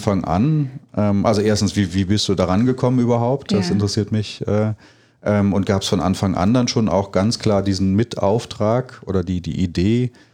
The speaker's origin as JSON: {"language": "German", "town": "Koblenz", "region": "Rhineland-Palatinate", "country": "Germany", "said": "ich komme ja auch aus der Ecke, Koblenz"}